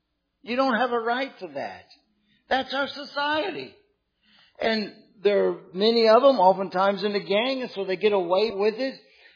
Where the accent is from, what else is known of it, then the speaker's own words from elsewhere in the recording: Florida, United States; We had a garage door in the house I grew up in Florida.